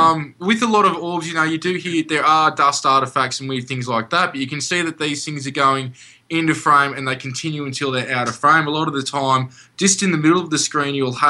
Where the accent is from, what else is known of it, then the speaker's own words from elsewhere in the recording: Albury, New South Wales, Australia; I'm from Albury, which is on the border of New South Wales, Victoria, and Australia, sort of down the bottom part.